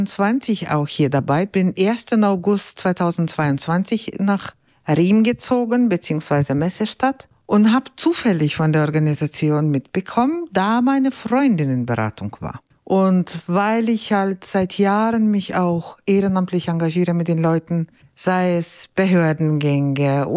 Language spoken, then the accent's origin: German; Lithuania; Ich komme selber ursprünglich aus Litauen. Daher spreche ich mehrere Sprachen natürlich